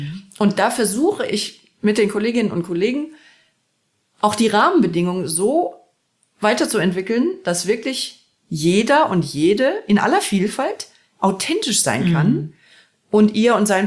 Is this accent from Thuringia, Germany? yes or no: no; North Rhine-Westphalia, Germany; Man muss dazu sagen, ich bin im Ruhrgebiet aufgewachsen.